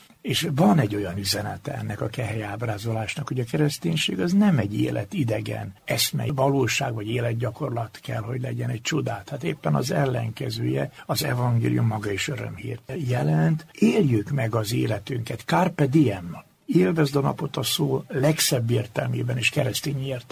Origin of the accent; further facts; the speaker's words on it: Hungary; mivel én magyarországi német vagyok